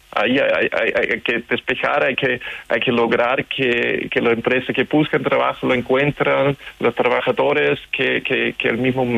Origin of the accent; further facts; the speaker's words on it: Austria; moved away as an adult; now in Chile; ¿Qué te hace pensar que no soy chileno? Bromas aparte, yo soy austríaco. Y llegué así como a fines del siglo pasado. Ya llevo así como 22 años viviendo en Chile